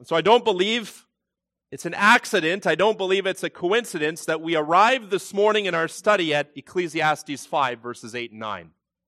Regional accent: Canada; It's heavy as a Canadian, a citizen of this country, and also the wider world.

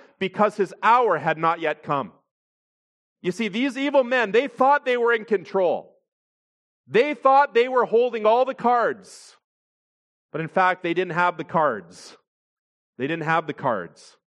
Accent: Canada; Now, I'm a Canadian

